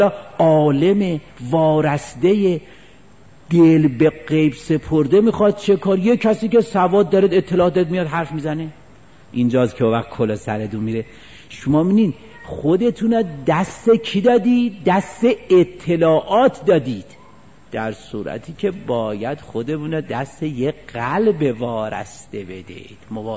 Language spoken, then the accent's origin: Persian; Isfahan, Iran; یعنی وقتی میخواستن با ما حرف بزنن از میدونستن ما اصفهانیم